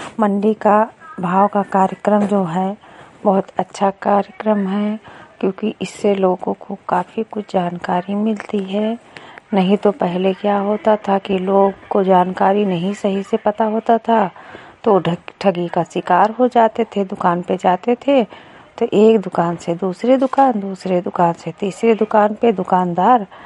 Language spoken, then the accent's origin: Hindi; Lakharampur, Uttar Pradesh, India; मैं विकास खंड विशेषरगंज से हूं, ग्राम पंचायत लखारामपुर, गांव लखारामपुर से।